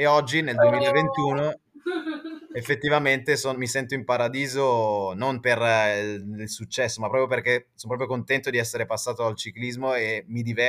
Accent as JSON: {"language": "Italian", "town": "Milan", "region": "Lombardy", "country": "Italy", "said": "perché da milanesi noi sbagliamo praticamente tutti gli accenti"}